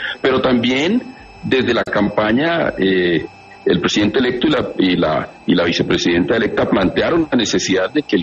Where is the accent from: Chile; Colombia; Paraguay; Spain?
Colombia; Chocó; le pongo el ejemplo de la región de donde vengo, del Chocó, donde es imperativo construir la paz